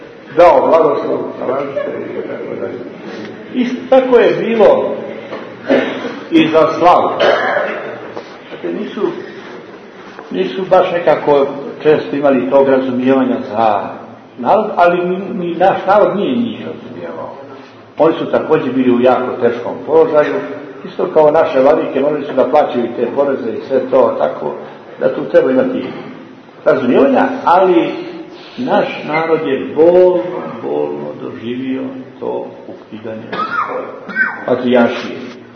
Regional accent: Montenegro; na treći kod nas u Crnoj Gori

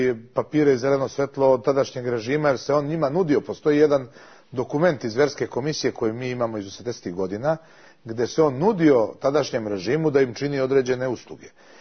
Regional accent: Serbia; ali ja vam ovdje odgovorno tvrdim da ja kao Srbin nikada to nisam planirao niti mislio.

